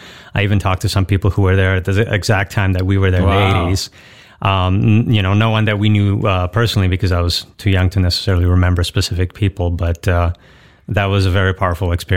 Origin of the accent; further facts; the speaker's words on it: Wrocław, Lower Silesian Voivodeship, Poland; I started in Poland in my hometown, Wrocław, first.